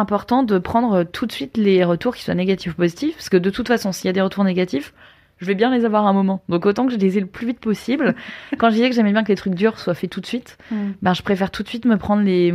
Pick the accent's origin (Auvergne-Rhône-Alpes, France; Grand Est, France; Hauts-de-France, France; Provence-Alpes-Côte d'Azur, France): Hauts-de-France, France; Et après, je suis ch'ti, hein, j'aime bien picoler aussi.